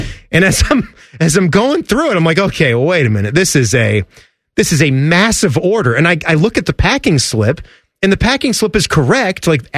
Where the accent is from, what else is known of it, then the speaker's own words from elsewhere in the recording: Chicago, Illinois, United States; I'm from Chicago.